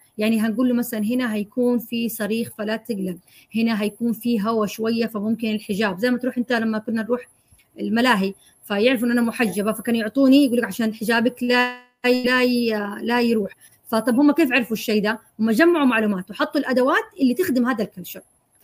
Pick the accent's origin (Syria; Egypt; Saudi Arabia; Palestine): Saudi Arabia; طبعا انا سعوديه، فبس في مناطق انا ما اعرف يعني كيف عاداتها ولا تقاليدها